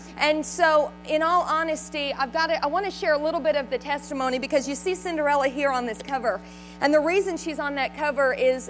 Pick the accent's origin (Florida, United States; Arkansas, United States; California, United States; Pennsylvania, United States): Florida, United States; I'm born and raised in Florida, and that's where I am, and that's where my ministry is based out of.